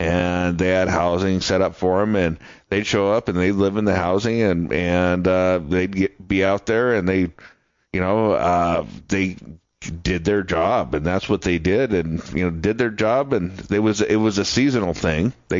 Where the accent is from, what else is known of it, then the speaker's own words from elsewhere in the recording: Nebraska, United States; Yeah, we used to, growing up in Nebraska, when I was a kid